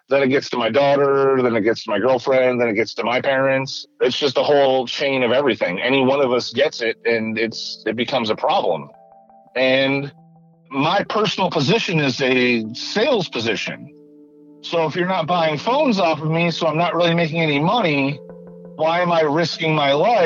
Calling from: Crystal River, Florida, United States; I'm calling from Crystal River, Florida

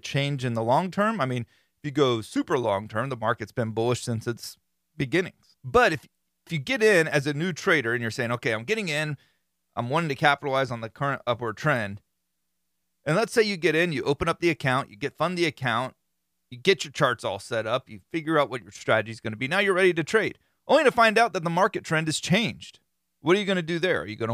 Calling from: Minnesota, United States; By the way, I am from Minnesota, so you can use the name Justin Jefferson in your podcast, as he is my favorite athlete.

